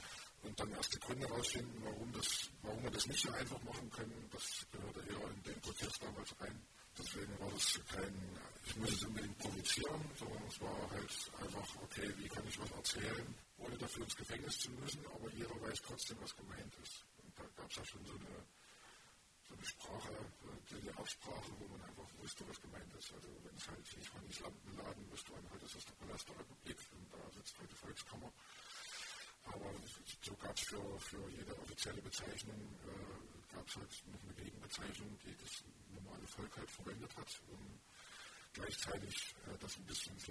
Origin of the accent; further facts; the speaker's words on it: Germany; Und damit seid ihr aufgewachsen und im Alter war es in der DDR mit mir als Stift.